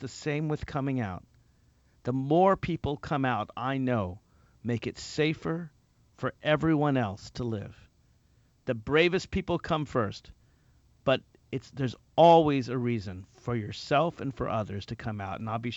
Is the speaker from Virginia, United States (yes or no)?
yes; Virginia, United States; including, by the way, in my home state of Virginia.